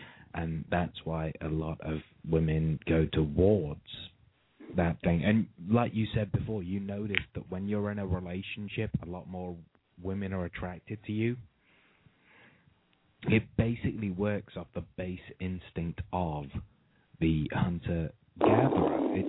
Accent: United Kingdom; No, I'm actually from Britain.

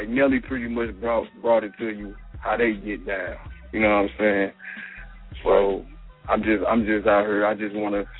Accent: East St. Louis, Illinois, United States; Hey, I'm from East St. Louis, Illinois. Right across the bridge from St. Louis.

